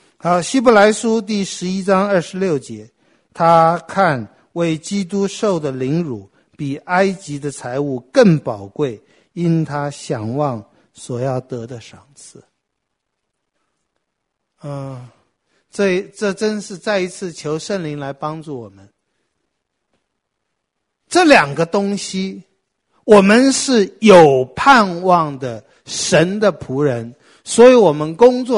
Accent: Taipei, Taiwan; 我家住在和平东路二段温州街那里，哪里是什么乡下，可是小时候就60年前啊，很多地方还荒凉的

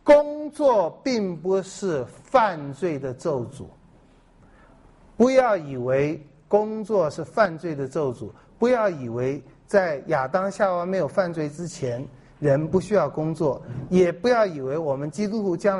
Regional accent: China; 这跟我们中国人讲面子有点像，但是不一样

